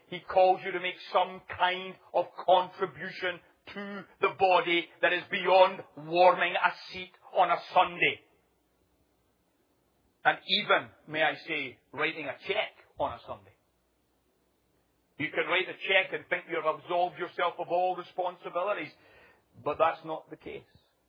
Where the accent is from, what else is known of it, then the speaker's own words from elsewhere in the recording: Scotland, United Kingdom; now in Sacramento, United States; I never realized as I would move in there as a Scotsman